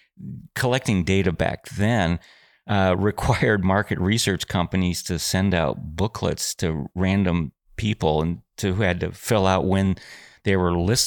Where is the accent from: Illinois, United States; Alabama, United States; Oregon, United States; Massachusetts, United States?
Illinois, United States; Chicago; growing up in Chicago, I never would have thought of sending money to Steve Dahl